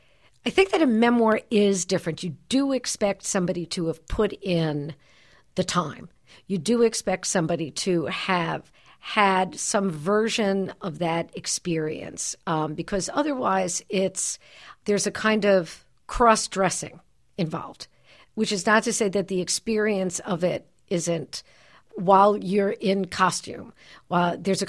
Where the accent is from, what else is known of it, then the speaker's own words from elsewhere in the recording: Brooklyn, New York, United States; I grew up in Brooklyn, New York, and there are Girl Scouts in big cities